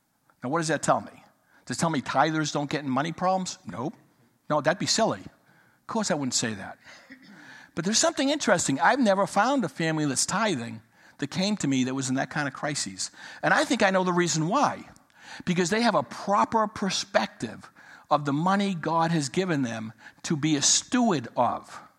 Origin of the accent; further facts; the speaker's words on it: United States; when someone comes up and tells you, you don't get it as an American, we are blessed.